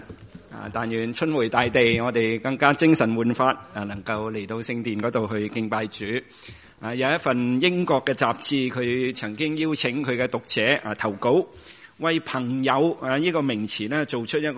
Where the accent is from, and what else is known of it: China